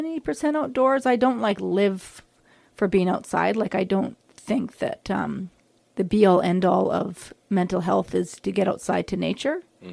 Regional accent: Vancouver, British Columbia, Canada; I just met up with a love that I grew up with in Vancouver. We met when we were 14, and then we totally parted ways.

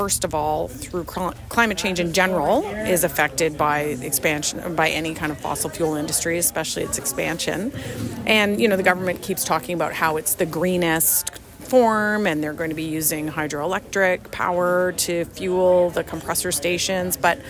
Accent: Smithers, British Columbia, Canada; I'm from Smithers, and I'm a doctor.

